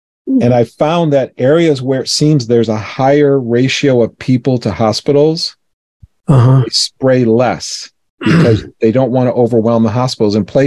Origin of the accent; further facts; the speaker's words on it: Florida, United States; So I would go to Florida and stay with my mother because I grew up in Florida.